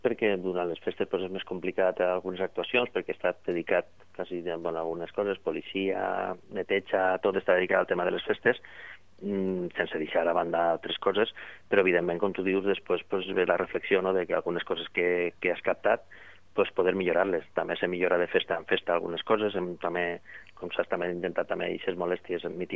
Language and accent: Catalan; Vila-real, Valencian Community, Spain